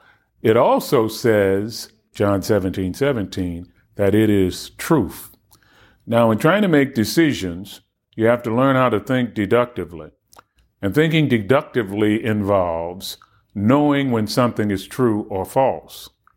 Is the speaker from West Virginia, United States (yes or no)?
no; Baltimore, Maryland, United States; I remember growing up in Baltimore, planting a seed and expecting it to come up overnight.